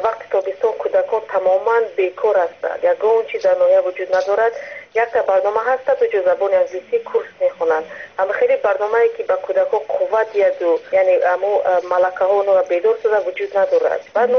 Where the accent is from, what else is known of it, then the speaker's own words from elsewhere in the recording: Ishkoshim, Gorno-Badakhshan, Tajikistan; همه ما بیشتر بیرون از تاجیکستان هستیم